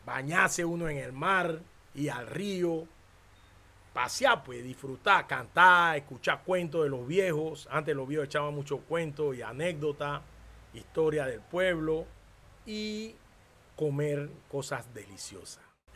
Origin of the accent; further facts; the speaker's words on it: Portobelo, Colón, Panama; Bueno, mi infancia aquí en Portobelo es la infancia de una infancia bien dulce y agradable.